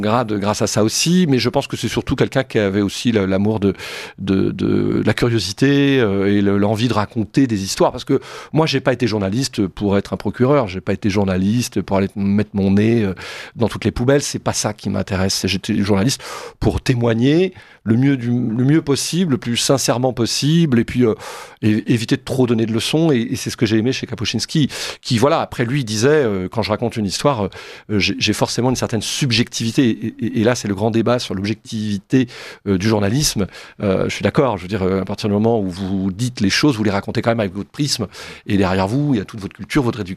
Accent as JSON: {"language": "French", "town": "Nantes", "region": "Pays de la Loire", "country": "France", "also_born_or_lived": "Vannes", "said": "quand on est breton comme moi, hein, je suis originaire de Nantes, mais je suis né à Vannes."}